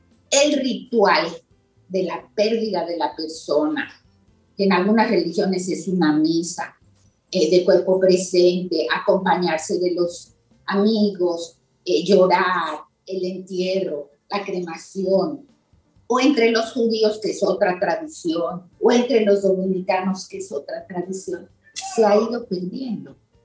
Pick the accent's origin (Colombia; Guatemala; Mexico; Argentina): Mexico; Digo estamos porque yo soy mexicana.